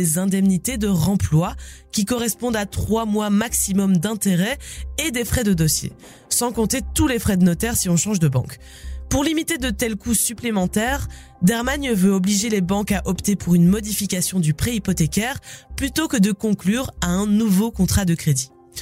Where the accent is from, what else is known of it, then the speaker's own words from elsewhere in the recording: Belgium; Voilà de quoi relativiser la crise énergétique dont on parle tant, ou du moins ses effets chez nous en Belgique.